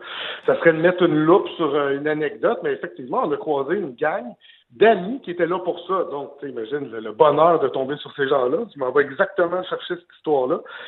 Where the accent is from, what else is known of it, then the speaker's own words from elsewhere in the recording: Saint-Eustache, Quebec, Canada; tu sais, je viens de Saint-Eustache, hein? C'est un peu le Constantinople d'aujourd'hui.